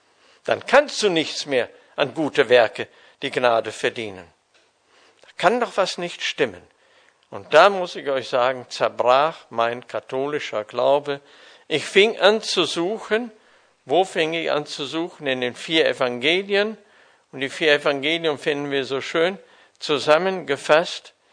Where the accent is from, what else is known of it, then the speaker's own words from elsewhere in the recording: North Rhine-Westphalia, Germany; ich bin ja gebürtig aus Münsterland, im katholischen Elternhaus groß geworden